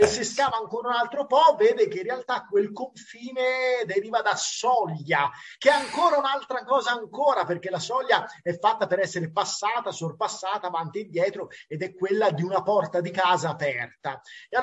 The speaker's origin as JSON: {"language": "Italian", "region": "Tuscany", "country": "Italy", "said": "sono un toscano verace"}